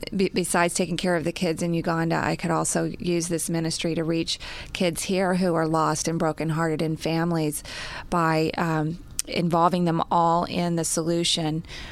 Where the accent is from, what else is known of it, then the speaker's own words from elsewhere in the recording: Texas, United States; Well, I'm also a real estate agent, and I grew up in Texas